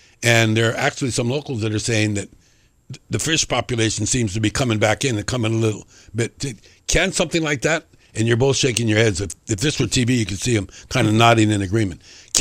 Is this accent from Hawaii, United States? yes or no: yes; Hawaii, United States; I grew up on the Big Island, and I went to Kapoho and the tide pools there as a little kid.